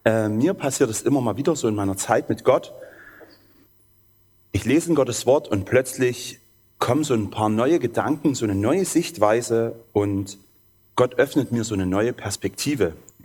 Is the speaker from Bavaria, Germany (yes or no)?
no; Saxony, Germany; accent: Erzgebirgisch; now in Bautzen, Germany; Ich komme aus Bautzen, also ursprünglich aus dem Erzgebirge. Falls ich immer mal so ins Erzgebirgische rutsche, vergebt mir.